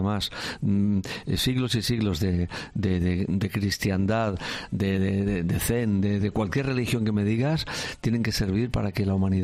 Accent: Catalonia, Spain; yo soy catalán, o sea, con mucho orgullo. También mis padres son de Zafra o son de X zona

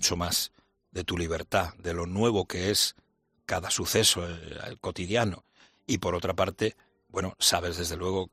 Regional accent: Murcia, Region of Murcia, Spain; que las ramblas de mi tierra, yo soy de Murcia

